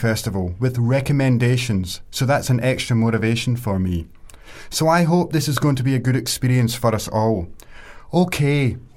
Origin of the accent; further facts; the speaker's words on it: Scotland, United Kingdom; from Scotland and I'm in fourth year journalism.